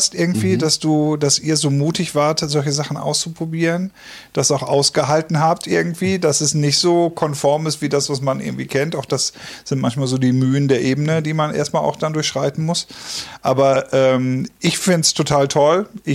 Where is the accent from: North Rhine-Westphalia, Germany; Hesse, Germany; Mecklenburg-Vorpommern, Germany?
North Rhine-Westphalia, Germany; Detmold; ich komme aus Detmold und ich suche gerade auch ein bisschen was